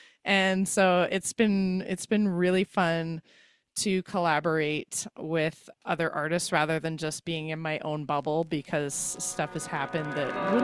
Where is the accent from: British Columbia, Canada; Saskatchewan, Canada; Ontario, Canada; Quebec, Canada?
British Columbia, Canada; Nelson; also born or lived in Salmo; we are from the Nelson and Salmo areas. We're kind of from all over the place.